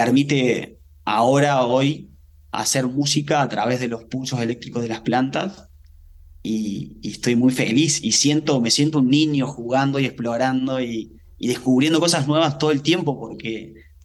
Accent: Alcira Gigena, Córdoba, Argentina; yo, que soy de Argentina, soy de Córdoba, de Alcira Gigena, un pueblo chiquitito en el interior del país, donde mi abuelo escuchaba folclore, donde, uh-huh, yo escuchaba cuarteto, una música de Córdoba

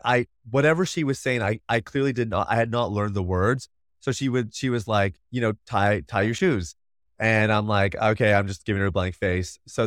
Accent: United States; accent: American; tell my wife is embarrassed by how bad it sounds and how like American I sound, trying to sound like I'm Jamaican.

